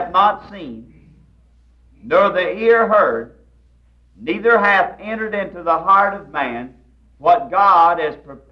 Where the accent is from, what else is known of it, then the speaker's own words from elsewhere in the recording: the South, United States; Even though I am a Southerner, I don't know any place I'd rather be than to be in the East